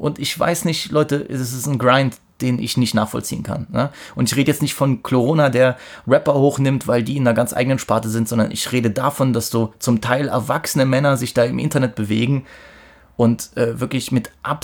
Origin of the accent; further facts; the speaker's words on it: East Germany, Germany; ich als Ossi sollte das ja wissen